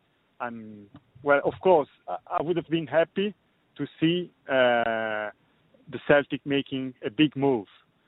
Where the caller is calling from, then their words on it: Italy; English is a second language; I'm calling from Italy, as you know, as you said.